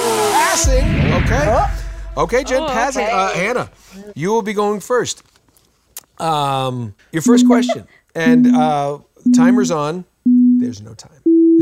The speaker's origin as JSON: {"language": "English", "region": "Wales", "country": "United Kingdom", "said": "No, I'm Welsh, and I've always wanted to go to Wales."}